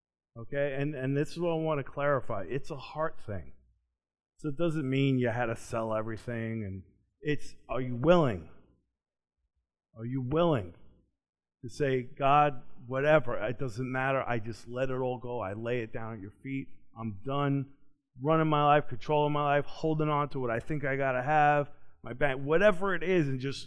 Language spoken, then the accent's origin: English; New York, United States; I didn't know a whole lot about horses before I came to Kentucky, except I grew up near Belmont Racetrack in New York.